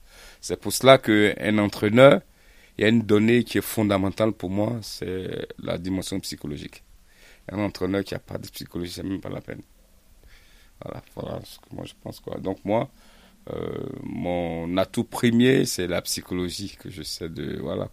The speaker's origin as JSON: {"language": "French", "country": "Côte d’Ivoire", "tie": "born or raised there", "said": "Parce que moi, j'ai grandi aussi à l'époque en Côte d'Ivoire, parce que je suis originaire de la Côte d'Ivoire, dans un quartier un peu chaud."}